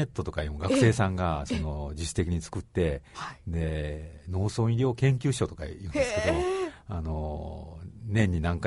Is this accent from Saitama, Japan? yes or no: no; Matsuyama, Ehime, Japan; まあ、僕は松山出身なんですけど、まあ、比較的分かりやすいですし